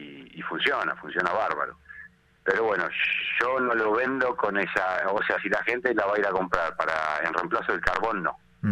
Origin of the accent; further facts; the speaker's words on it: Buenos Aires, Argentina; moved away; yo vengo de Buenos Aires